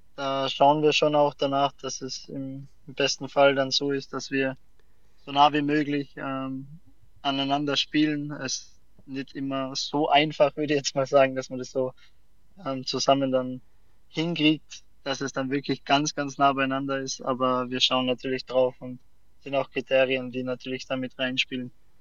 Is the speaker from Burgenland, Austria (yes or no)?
no; Innsbruck, Tyrol, Austria; oder ursprünglich sind wir beide aus Tirol, ich aus Innsbruck, sie aus Seefeld.